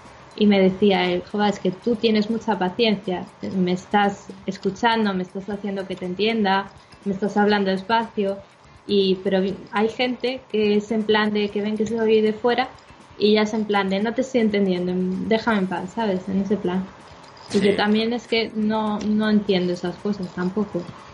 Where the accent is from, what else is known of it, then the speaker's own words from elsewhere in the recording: Galicia, Spain; accent: Galician; yo tendré mi propio acento, como buena gallega que soy.